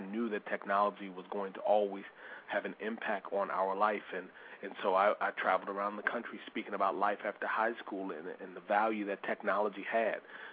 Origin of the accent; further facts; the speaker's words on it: Davenport, Iowa, United States; I don't recall the instructor's name, but growing up in Davenport, Iowa, I had an instructor, in a nutshell, who told me that I really wouldn't amount to much, but that working at the meatpacking plant was something.